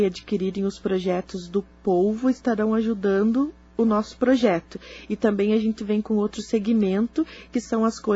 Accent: Planalto, Paraná, Brazil; porque a gente é daqui do interior, aqui de Planalto, Paraná.

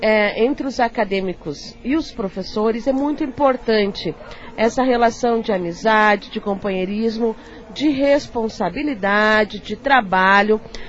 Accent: Cruz Machado, Paraná, Brazil; also born or lived in Pinhão; Bom, na verdade eu nasci no Pinhão, Paraná, mas eu moro a minha vida toda em Cruz Machado.

